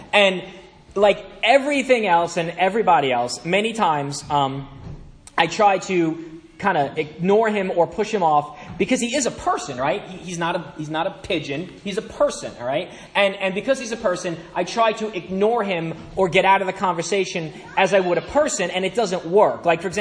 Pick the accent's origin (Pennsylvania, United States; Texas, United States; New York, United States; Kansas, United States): New York, United States; Brooklyn; I'm from Brooklyn, New York, if you haven't already known from my voice.